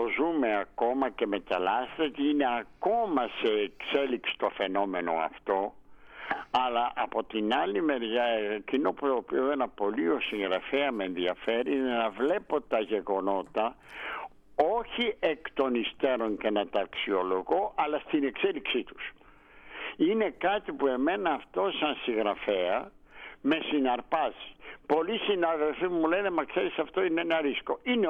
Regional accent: Istanbul, Turkey; moved away as an adult; also born or lived in Vienna; now in Athens, Greece; εγώ είμαι κατά κάποιο τρόπο ένας μέτικος της Αθήνας, γεννήθηκε και μεγάλωσα στην Κωνσταντινούπολη. Mm-hmm. Αλλά όταν ήρθα και εγκαταστάθηκα το 1964 στην Αθήνα, μετά τις σπουδές μου στη Βιέννη

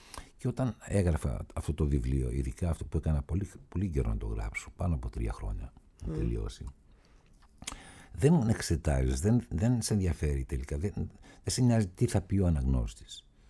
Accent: Athens, Attica, Greece; Δεν είμαι Πειραιώτης, είμαι Αθηναίος, ξέρω εγώ.

